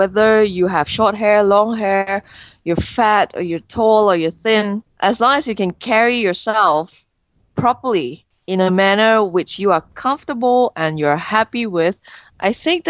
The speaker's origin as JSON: {"language": "English", "country": "Malaysia", "moved": "yes", "lives_now": "Myanmar", "said": "So I'm actually a Malaysian, but I live in Myanmar and have been living here for the last 4.5 years."}